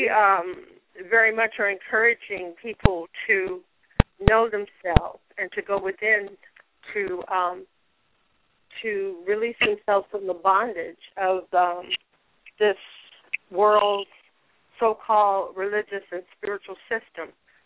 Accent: California, United States; now in Tennessee, United States; I am from California. I am a dark-complected, olive-complected indigenous queen called

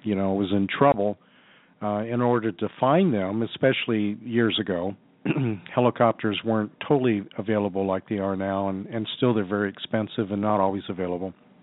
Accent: Arizona, United States; I was raised in Arizona. I spent 47 years there

